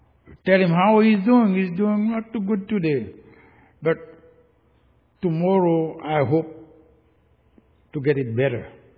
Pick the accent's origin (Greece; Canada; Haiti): Haiti; now in United States; I am from Haiti. You are American. That seems to mean that we have something different. Haiti, United States, they are two different countries.